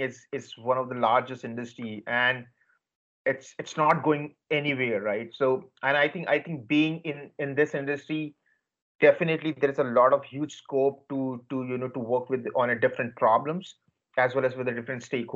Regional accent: India; English is a second language; now in United States; I born and grew up in India. You know, I'm an Indian guy. And I grew up between the farms, like, you know, the family farms back in India. So I'm a third generation farmer.

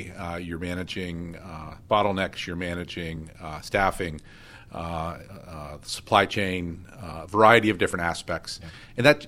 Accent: Erie, Pennsylvania, United States; I was born and raised in Erie, as I said.

